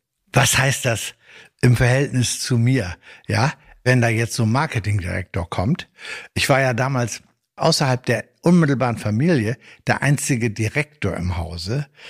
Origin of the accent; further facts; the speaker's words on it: Northern Germany, Germany; Erstmal als Norddeutscher, dann einer aus internationalem Milieu kommend.